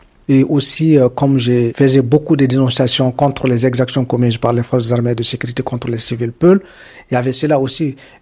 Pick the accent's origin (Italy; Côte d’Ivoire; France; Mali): Mali; Moi, j'ai dit que je suis malien contre l'impunité